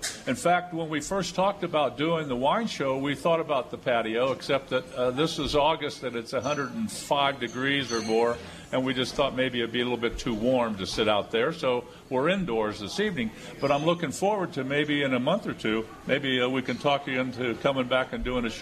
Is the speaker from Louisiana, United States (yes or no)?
no; Dayton, Ohio, United States; I'm from Dayton, Ohio.